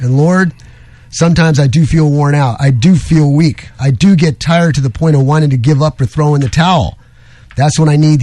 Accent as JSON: {"language": "English", "region": "New York", "country": "United States", "said": "look, I'm from New York. I'm from the street, okay?"}